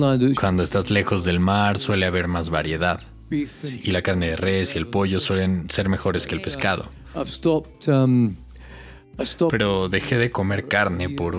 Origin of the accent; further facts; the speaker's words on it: Edinburgh, Scotland, United Kingdom; now in London, United Kingdom; como de donde vengo. En Edimburgo es un poco así, el barrio del que soy. Pero es un fenómeno mundial y se ve en Barcelona y en Nápoles y donde vivo, en Londres